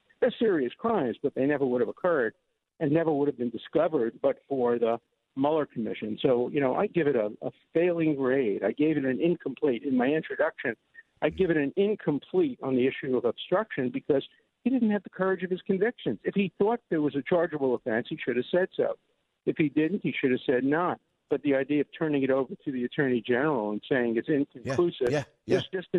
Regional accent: Brooklyn, New York, United States; You need to be able to talk to ordinary people because you are an ordinary person. That's what it meant growing up in Brooklyn. I loved it.

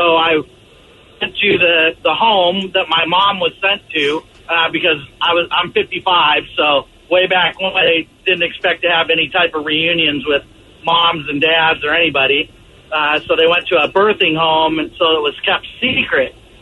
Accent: Columbus, Ohio, United States; born there; So I'm adopted. I was born in Columbus, Ohio

